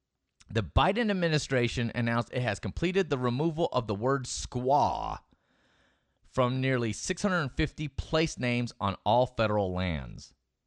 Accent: United States; I'm an American. Born and raised in America. I have no other country. This is my country.

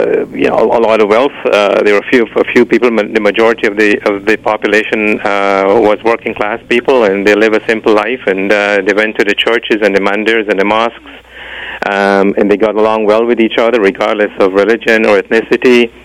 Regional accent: Blairmont, East Berbice-Corentyne, Guyana; I'm from Borbis, which is one of the counties in Guyana, a place called Bleermont, which is one of the sugar estates. It's one of the few sugar estates that are still in operation.

